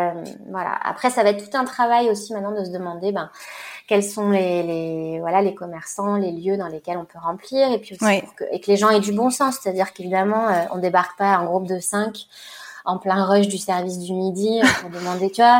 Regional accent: Southwest France, France; moi, je suis du Sud-Ouest et j'ai un rapport à l'océan depuis toute petite.

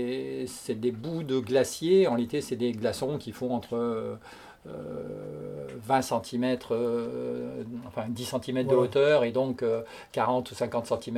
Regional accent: France; comme on est français, on dépend de l'organisation française

